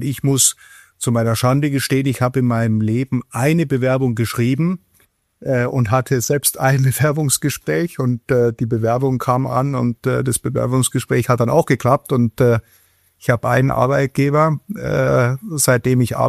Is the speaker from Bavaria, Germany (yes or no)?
yes; Munich, Bavaria, Germany; Ich war ein paar Jahre in München, bin Münchner, habe da Autos verkauft und bin dann nach Stuttgart